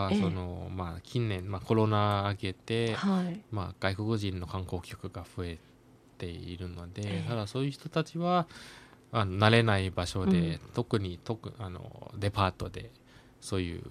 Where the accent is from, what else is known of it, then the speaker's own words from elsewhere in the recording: Thailand; now in Japan; 防災のことを長年やってる日本に住んでるタイ人として、なんかこう、貢献しなきゃいけないなと思ってて